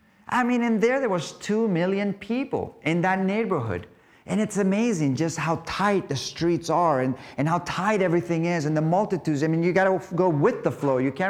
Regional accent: Capdepera, Balearic Islands, Spain; You know, I'm from Capdepera, and the town used to be inside the walls of the city, just like Jerusalem was.

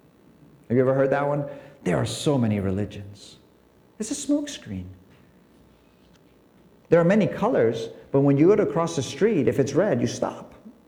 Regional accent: Balearic Islands, Spain; when I grew up here in Mallorca

